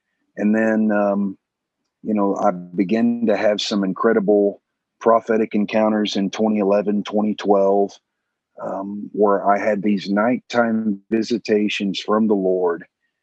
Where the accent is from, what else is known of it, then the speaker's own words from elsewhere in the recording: Bloomington, Indiana, United States; So I'm from Bloomington, Indiana, and I spent the first 25 years of my life there.